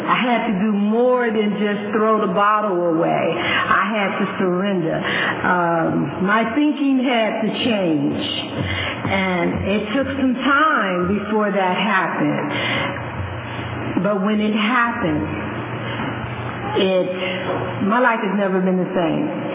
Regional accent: Chicago, Illinois, United States; now in Fresno, United States; I am from Chicago, Illinois. I've been out here in Fresno, California for, almost 30 years.

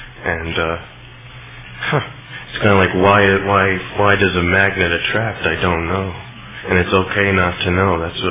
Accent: New York, United States; I am from New York, and it's like when I went back there for Christmas

